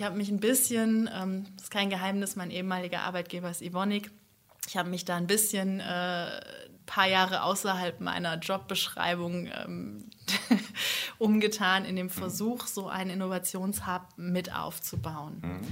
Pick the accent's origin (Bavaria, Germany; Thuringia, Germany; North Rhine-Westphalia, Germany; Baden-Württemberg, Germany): North Rhine-Westphalia, Germany; Essen; Ruhrpottkind.